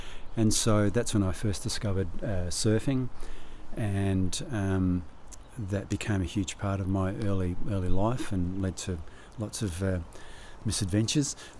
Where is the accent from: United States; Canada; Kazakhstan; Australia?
Australia; Adelaide, South Australia; I was born in Narracourt in South Australia, and then I grew up in Adelaide. And from a sort of pretty average working class family, and none of my family had ever been to university before